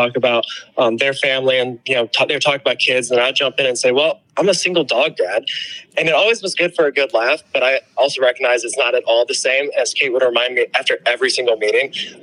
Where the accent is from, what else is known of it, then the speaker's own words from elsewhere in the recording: St. Joseph, Michigan, United States; No. Well, I grew up in St. Joseph, Michigan. So I went to St. Joseph High School.